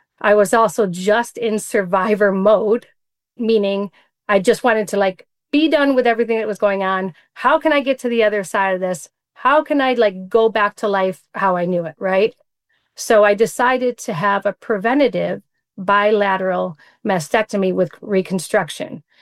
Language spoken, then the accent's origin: English; New York, United States; So I was born and raised in Central New York.